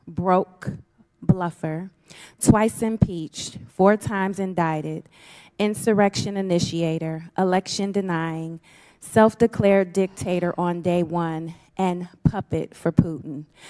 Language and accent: English; Ohio, United States; including most recently at my rally in the home state, my home state of Ohio